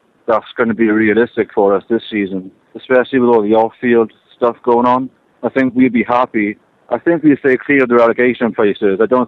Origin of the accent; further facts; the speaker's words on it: Wales, United Kingdom; You know, playing in red isn't such a bad thing, especially being Welsh, just our national colour.